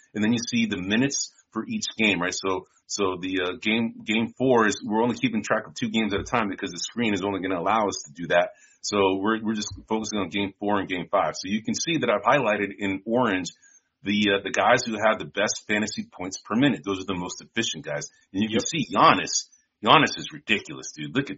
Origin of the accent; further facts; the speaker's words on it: San Francisco, California, United States; You know, we're both from San Francisco